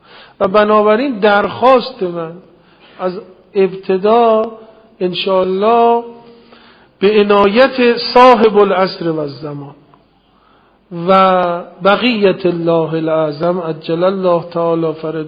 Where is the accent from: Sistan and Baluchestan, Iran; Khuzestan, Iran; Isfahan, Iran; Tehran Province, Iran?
Isfahan, Iran; منم که از اصفهان بلند شدم با آمدم اینجا